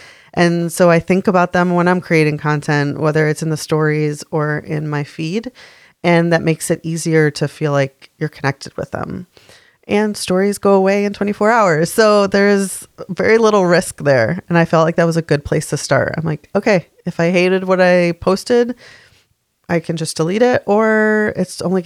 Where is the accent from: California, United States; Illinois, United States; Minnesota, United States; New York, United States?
New York, United States; Rochester; I grew up in Rochester. My dad worked at Kodak.